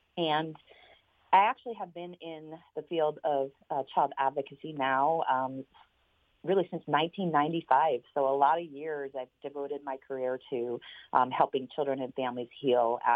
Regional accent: Massachusetts, United States; moved away as an adult; No, actually, I grew up just outside of Boston, in Massachusetts, and moved to Florida to come to college.

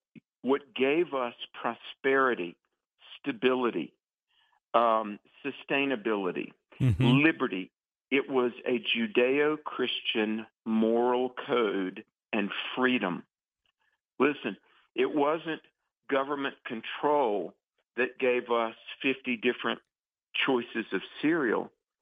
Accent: North Carolina, United States; You know, down in my home state of North Carolina, you can go to the Outer Banks.

